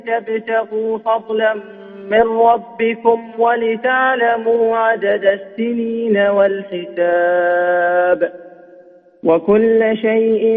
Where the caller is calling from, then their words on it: Mecca, Makkah Province, Saudi Arabia; أنا من مكة.